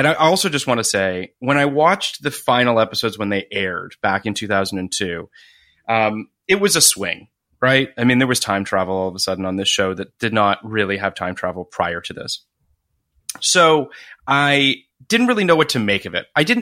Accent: Canada; I am Canadian like Scott Speedman

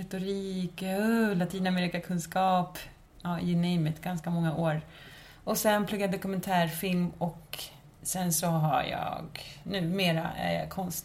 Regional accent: Valsta, Stockholm County, Sweden; also born or lived in Chile; now in Malmö, Sweden; Jo, jag är en stockholmare från början. Bor numera i Malmö. Ja, men jag är född i Chile. Kom hit när jag var spädbarn. De tog mig hit. De drog mig ur mina rötter.

